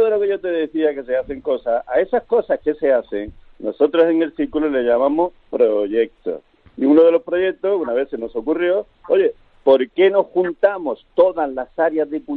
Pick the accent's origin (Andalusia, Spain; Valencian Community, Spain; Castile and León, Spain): Andalusia, Spain; Antequera; moved away; also born or lived in Madrid; No, yo soy de Antequerano. De ahí me marché a Madrid, de Madrid a Málaga y después me vine ahí.